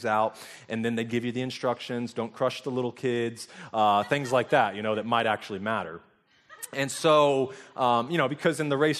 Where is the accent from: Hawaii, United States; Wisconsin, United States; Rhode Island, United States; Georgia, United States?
Georgia, United States; Douglasville; But I grew up in Douglasville, and a church started in my high school, Chapel Hill.